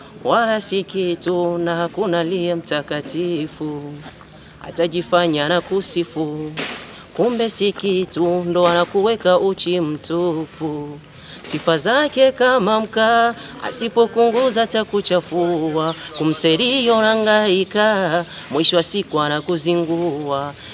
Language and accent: Swahili; Bukavu, South Kivu, DR Congo; now in Hoima, Uganda; Natokea sehemu ya Bukavu.